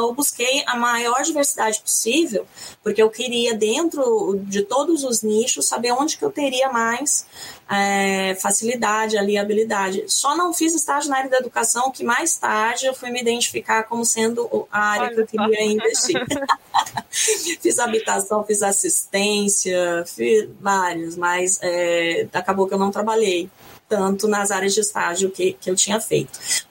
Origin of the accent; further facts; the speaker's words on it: Mato Grosso do Sul, Brazil; Eu fiz faculdade na cidade que não era a minha cidade, eu sou do Mato Grosso do Sul, eu fiz faculdade no norte do Paraná, na UEL